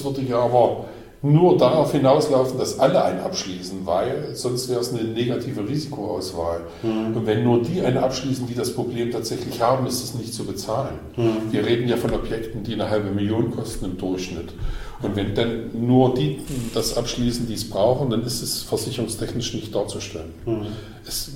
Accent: Saxony-Anhalt, Germany; Wir haben in Mansfeld-Südharz, das ist ja der Kreis, wo ich herkomme, nicht nur Wimmelburg, sondern tatsächlich auch noch Wimmelroda.

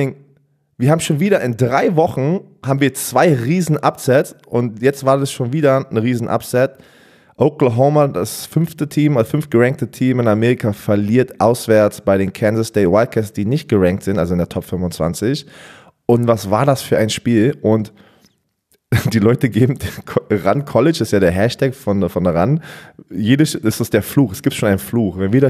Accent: Berlin, Germany; Ich bin ein Cityboy, also ich komme aus dem Wedding.

